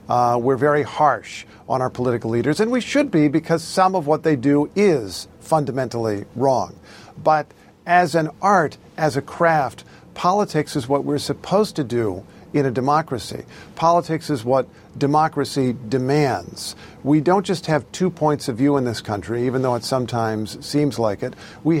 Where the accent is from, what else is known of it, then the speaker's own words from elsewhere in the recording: Indiana, United States; ever since I was growing up in Indiana